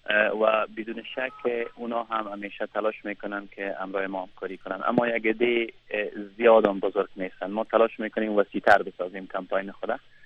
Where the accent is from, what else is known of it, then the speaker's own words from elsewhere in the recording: Afghanistan; من یک شهروندی که در افغانستان زندگی میکنیم یا از افغانستان هستیم.